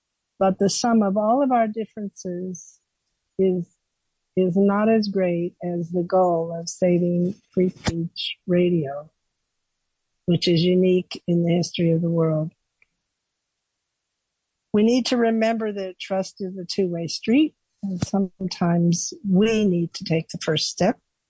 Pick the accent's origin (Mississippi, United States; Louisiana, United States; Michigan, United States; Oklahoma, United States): Oklahoma, United States; also born or lived in Brooklyn, United States; I stayed loyal to BAI, even though I moved back to my home state of Oklahoma.